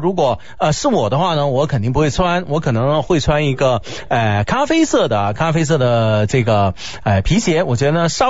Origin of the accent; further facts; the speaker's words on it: China; 其实呢我们中国呢，中国人是很聪明的